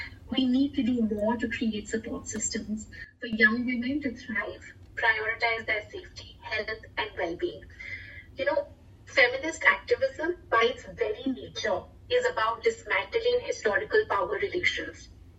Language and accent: English; India; press conferences in my home country, India.